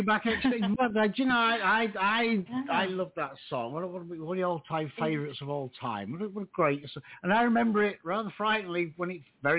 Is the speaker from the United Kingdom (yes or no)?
yes; England, United Kingdom; when I say I'm from England and they say, what, is that in London?